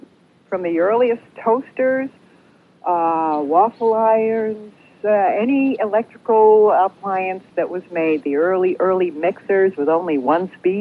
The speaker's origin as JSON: {"language": "English", "town": "New Britain", "region": "Connecticut", "country": "United States", "tie": "born or raised there", "said": "And I'm pretty sure it was Herb Pomeroy's shop, and it was in New Britain, Connecticut, my hometown."}